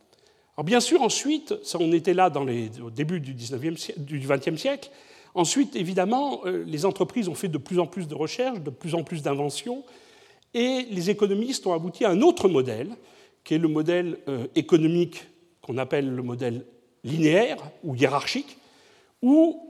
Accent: Bordeaux, Nouvelle-Aquitaine, France; je suis bordelais.

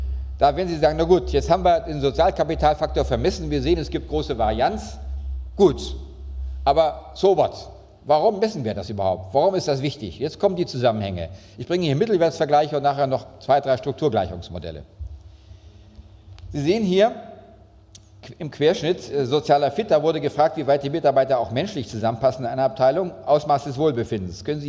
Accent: North Rhine-Westphalia, Germany; Natürlich, ich komme aus Westfalen, da ist der Fettweg Europas, da werden die meisten Würste hergestellt.

